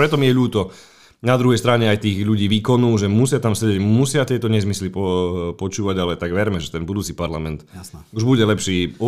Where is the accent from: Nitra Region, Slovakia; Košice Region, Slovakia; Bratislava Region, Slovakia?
Košice Region, Slovakia; Michalovce; ja som tiež pôvodom z Michalovec, ale asi by som si netrúfol kandidovať v Michalovce, keď tam nežijem